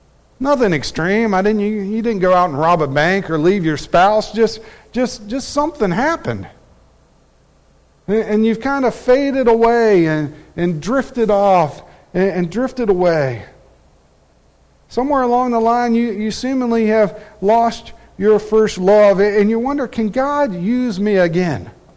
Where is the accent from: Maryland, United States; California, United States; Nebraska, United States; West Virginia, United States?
West Virginia, United States; where I grew up in West Virginia